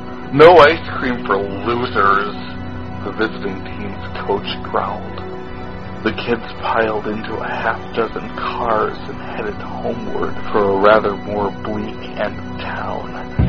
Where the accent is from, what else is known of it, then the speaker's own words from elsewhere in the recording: North Dakota, United States; I am from North Dakota, where our biggest export this week has been our weather